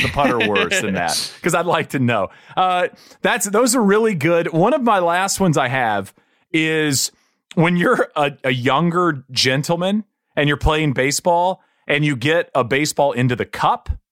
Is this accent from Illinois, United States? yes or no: no; Texas, United States; So my hometown, I was in Tornado Alley in East Texas.